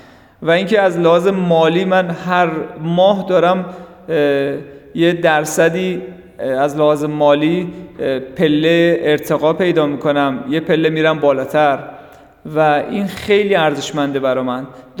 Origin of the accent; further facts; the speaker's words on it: Mashhad, Razavi Khorasan, Iran; واقعا من از مشهد هستم